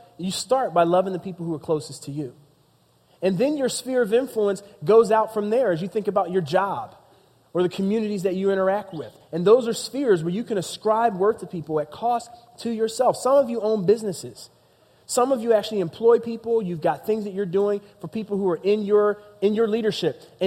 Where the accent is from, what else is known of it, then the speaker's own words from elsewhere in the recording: Philadelphia, Pennsylvania, United States; because I was from Philadelphia, that's what I thought.